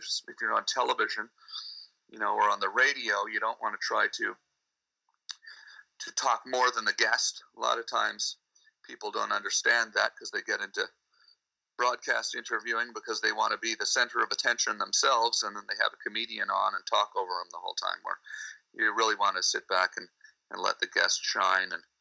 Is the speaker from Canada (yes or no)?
yes; Pembroke, Ontario, Canada; born there; like it says on my Wikipedia page that I was born in Pembroke, Ontario.